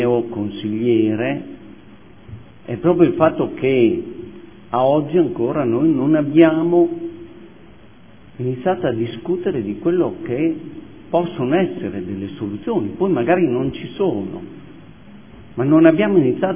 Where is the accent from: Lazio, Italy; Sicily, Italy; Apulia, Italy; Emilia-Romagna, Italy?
Emilia-Romagna, Italy; Modena; Io sono entrato qua dentro come modenese per portare le mie esperienze